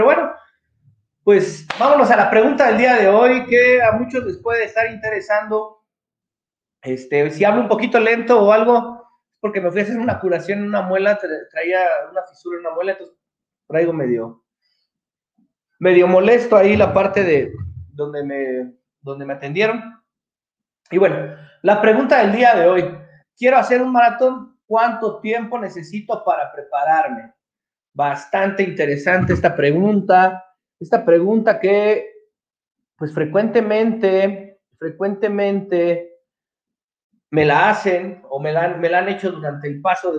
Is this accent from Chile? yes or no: no; Mexico; como mexicanos hay que sentirnos orgullosos del trabajo que se viene haciendo